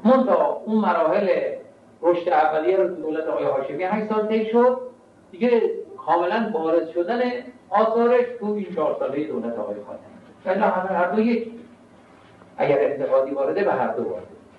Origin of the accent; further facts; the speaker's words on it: Tehran, Tehran Province, Iran; من خب تو این شهر متولد شدم، قدیب رو یادمه تو تهران